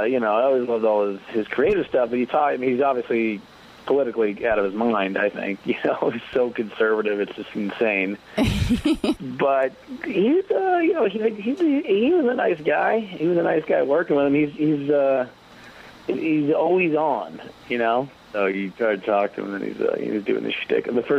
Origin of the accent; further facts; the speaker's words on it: Boonville, California, United States; All in rural Northern California, Mendocino County, which is about 3 hours north of San Francisco. Mm-hmm. The name of the town was Boonville.